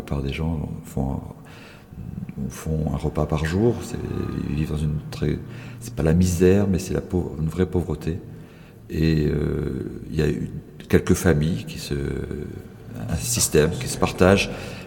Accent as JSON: {"language": "French", "country": "Gabon", "moved": "yes", "said": "lorsque j'ai quitté le Gabon, il y a plus de 40 ans, le Bongo est arrivé. Et lorsque je retourne 40 ans plus tard, il est toujours là."}